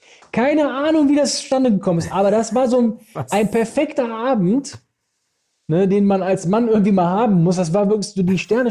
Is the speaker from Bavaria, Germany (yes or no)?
no; Benrath, North Rhine-Westphalia, Germany; Dann sind wir in den Benrader Ballon reingegangen, da, wo ich aufgewachsen bin. Ich kannte ja jeden.